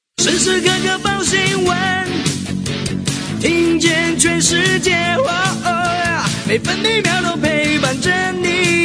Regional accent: Taiwan; 我们台湾人应该都知道的

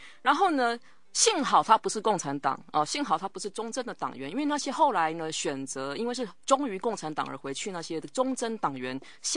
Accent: Taiwan; 然后呢，我看到那个刺青的话，我们台湾人都会很熟悉

